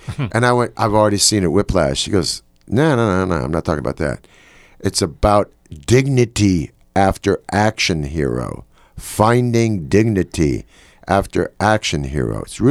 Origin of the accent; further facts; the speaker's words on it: San Antonio, Texas, United States; And I grew up essentially mostly in Texas. We ended up in Texas.